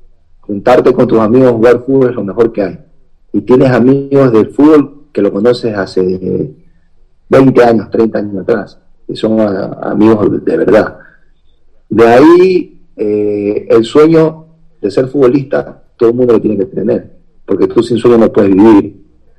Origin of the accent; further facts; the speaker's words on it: Guayaquil, Guayas, Ecuador; also born or lived in Quito, Ecuador; me inclino bastante por Guayaquil, porque es mi ciudad natal